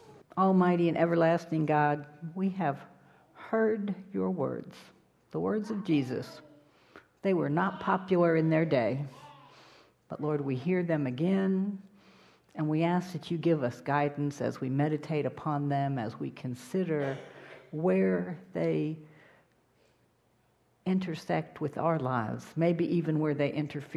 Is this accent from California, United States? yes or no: yes; Rancho Palos Verdes, California, United States; So in where I grew up in Rancho Palos Verdes, there's this chapel. And the chapel is on this bluff that overlooks the Pacific Ocean.